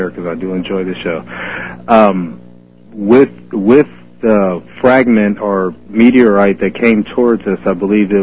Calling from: Seaside, United States; I'm calling from Seaside.

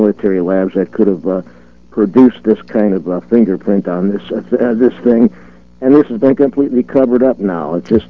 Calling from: Ohio, United States

